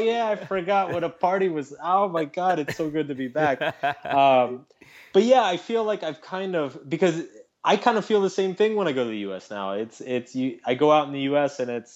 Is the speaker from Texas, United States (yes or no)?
yes; Texas, United States; also born or lived in Boston; I grew up in Texas, but I lived in Boston before I started traveling.